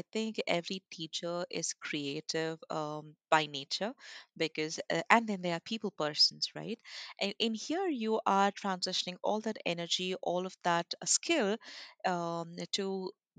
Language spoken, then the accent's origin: English; India; So basically, I am from India and I've studied sciences during my schooling.